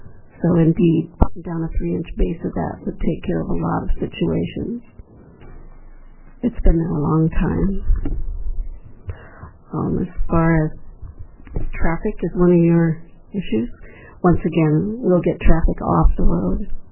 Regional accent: Wisconsin, United States; I'm originally from Wisconsin, and they have many revivals and many, many events that religion and music walk hand in hand.

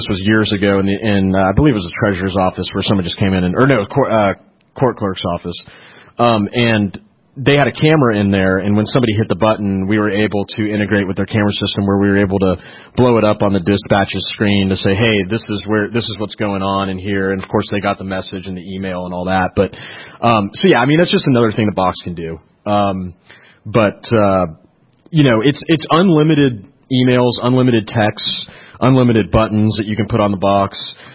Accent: Texas, United States; You know, I'm from Texas. We carry guns.

